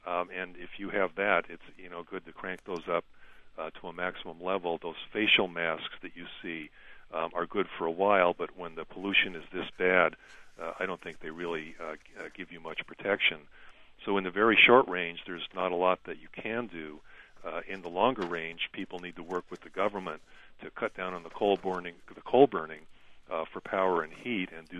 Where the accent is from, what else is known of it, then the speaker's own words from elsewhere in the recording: Los Angeles, California, United States; I grew up here in Los Angeles, and I'm used to, in the old days, we had these smog alerts.